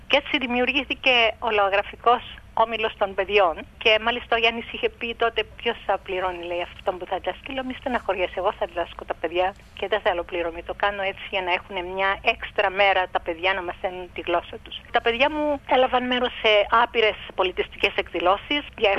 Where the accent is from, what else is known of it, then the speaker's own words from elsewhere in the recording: Limassol, Limassol District, Cyprus; moved away as an adult; now in Australia; Είμαι από τη, γεννήθηκα και μεγάλωσα στη Λεμεσό, ναι.